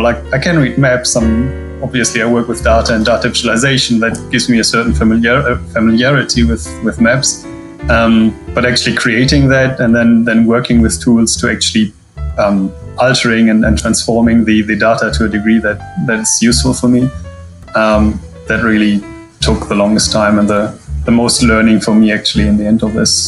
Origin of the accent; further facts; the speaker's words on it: Germany; English is a second language; now in New Zealand; I'm living in New Zealand. I'm originally from Germany.